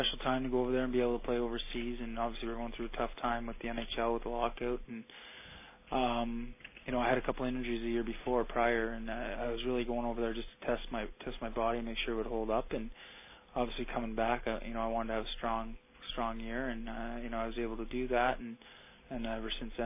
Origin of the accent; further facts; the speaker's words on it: Ottawa, Ontario, Canada; I'm born and raised in Ottawa, so just up the road